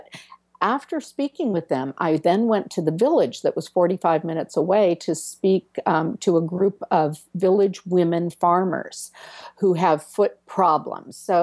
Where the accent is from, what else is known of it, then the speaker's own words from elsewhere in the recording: California, United States; I'm a nurse from California.